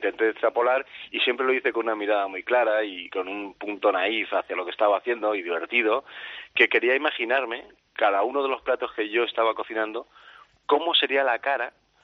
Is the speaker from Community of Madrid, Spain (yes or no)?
no; Denia, Valencian Community, Spain; lo más importante para mí es sentir el cariño de mi sector, de mi pueblo y de la gente, al fin y al cabo, que es feliz en las dos, tres, cuatro horas que decide pasar con nosotros aquí en Denia